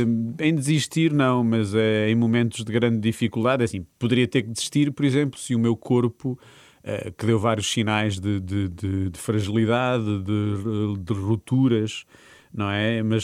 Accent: Norte, Portugal; E sem dúvida que a minha infância em Trás-os-Montes foi importante

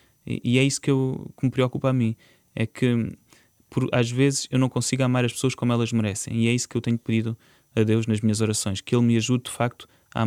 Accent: Mozambique; now in Portugal; eu lembro-me quando vim de Moçambique

